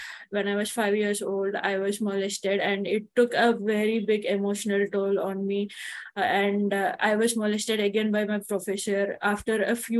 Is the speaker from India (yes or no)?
yes; India; I am basically from India. I live in India.